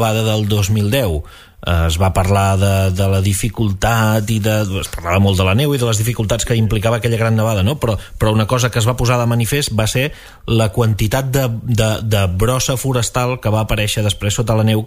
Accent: Pals, Catalonia, Spain; jo sóc de Pals i amb la meva mare, sovint a l'estiu

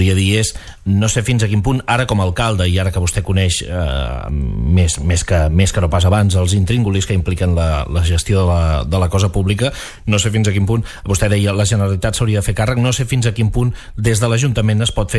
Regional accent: Pals, Catalonia, Spain; jo sóc de Pals

